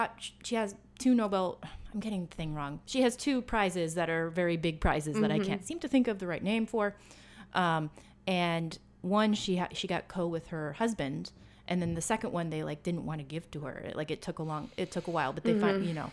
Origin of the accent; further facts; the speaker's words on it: Michigan, United States; now in New York, United States; I grew up in Northern Michigan and I learned to say bagel. Okay. I have been trying very hard since I moved to New York 10 years ago to say bagel.